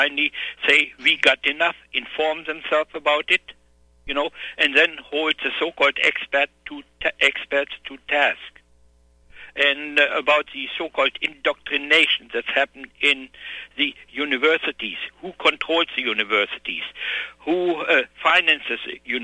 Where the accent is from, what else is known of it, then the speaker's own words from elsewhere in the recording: Germany; English is a second language; when I grew up in Germany after the war